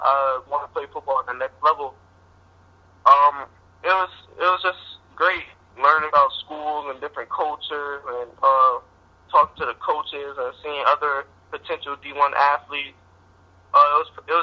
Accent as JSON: {"language": "English", "region": "New York", "country": "United States", "tie": "born or raised there", "said": "That was really my dream school, especially growing up in New York."}